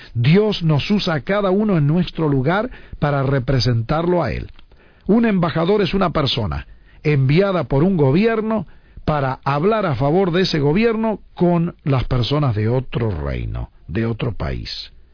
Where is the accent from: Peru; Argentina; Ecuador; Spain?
Argentina; moved away; Yo salí de mi pueblo en Argentina hace muchos años ya, y el Señor ha querido llevarnos a ser su embajador por muchos países